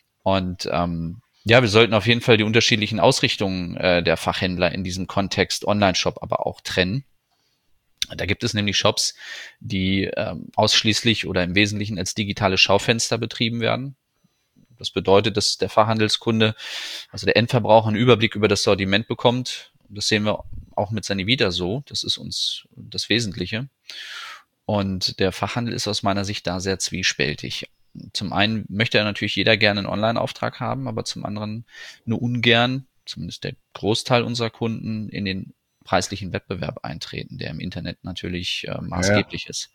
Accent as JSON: {"language": "German", "town": "Nienburg", "region": "Lower Saxony", "country": "Germany", "tie": "born there", "said": "Bin geboren in Nienburg bei Hannover."}